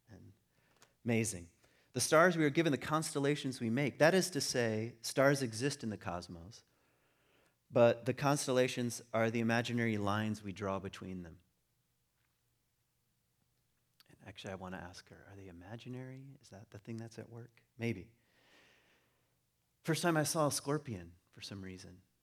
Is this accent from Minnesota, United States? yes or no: no; Virginia, United States; born there; and yet I was born in Virginia, you know, to the son of immigrants, and I'll probably never live in Virginia again.